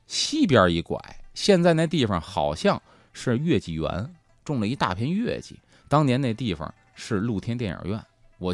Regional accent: Beijing, China; 就跟我小时候在北京城里的看的一模一样。

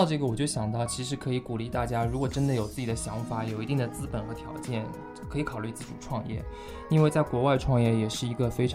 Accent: China; 我们中国人表示玩不动啊。

